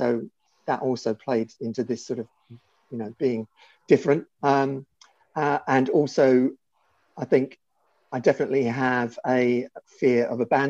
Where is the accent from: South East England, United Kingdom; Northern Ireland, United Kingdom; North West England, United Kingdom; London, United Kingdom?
South East England, United Kingdom; Isle of Wight; born there; So I was born on the Isle of Wight, which has featured in the news recently with a tanker being hijacked. So yeah, so I was born on the Isle of Wight. I was adopted as a baby.